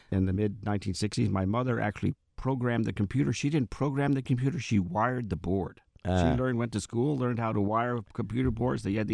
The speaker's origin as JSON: {"language": "English", "town": "Albany", "region": "New York", "country": "United States", "tie": "born there", "said": "Well, I was born right here in Albany, New York, 72 years ago, and I was only here for a couple of weeks"}